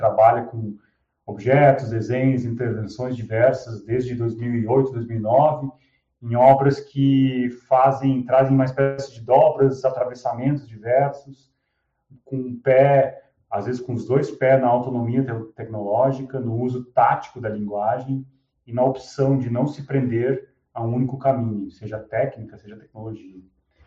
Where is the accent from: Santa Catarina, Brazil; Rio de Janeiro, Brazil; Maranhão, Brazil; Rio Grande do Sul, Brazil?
Rio Grande do Sul, Brazil; Santa Maria; moved away; eu sou de Santa Maria, embora há um bom tempo não esteja mais lá.